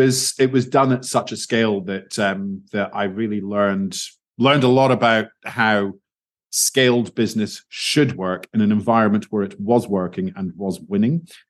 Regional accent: Spain; grew up kind of very working class. And we would have had to pay for university because I grew up in Spain, and I didn't qualify for Spanish university at that point.

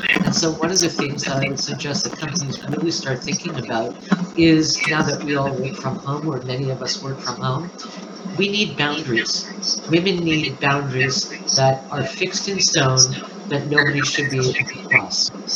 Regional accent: Canada; because I'm in Canada, and as a Canadian, our programs are different than what you guys have in the U.S.

